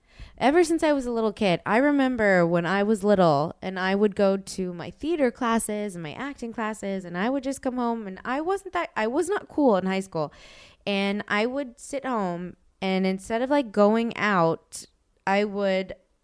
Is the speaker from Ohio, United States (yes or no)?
no; New Orleans, Louisiana, United States; since I'm from New Orleans, in case you didn't know